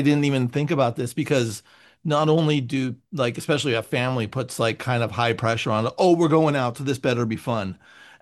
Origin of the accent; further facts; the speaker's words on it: San Francisco, California, United States; now in Los Angeles, United States; because I'm from San Francisco, so I moved to Los Angeles about 12 years ago